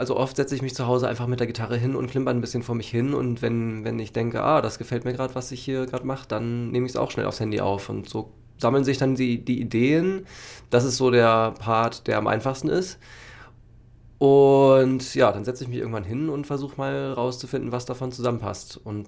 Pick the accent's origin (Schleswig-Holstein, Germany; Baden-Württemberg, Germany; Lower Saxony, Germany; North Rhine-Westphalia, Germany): Schleswig-Holstein, Germany; Bad Segeberg; Ich stamme aus Schleswig-Holstein, also Kiel ist nicht so weit für mich gewesen immer.